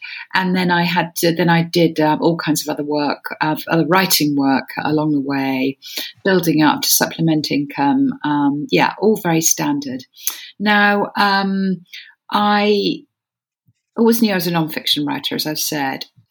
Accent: England, United Kingdom; coming from England, as I do, being very English, as I regrettably am

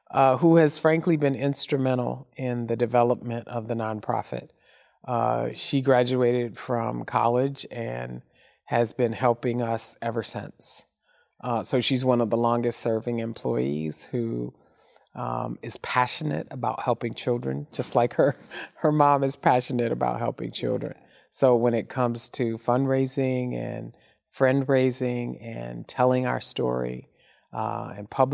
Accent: Flint, Michigan, United States; now in Midland, United States; He grew up in Detroit. I grew up in Flint.

